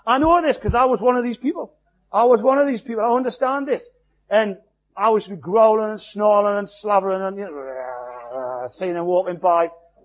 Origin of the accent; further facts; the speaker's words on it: North East England, United Kingdom; I'm a Geordie.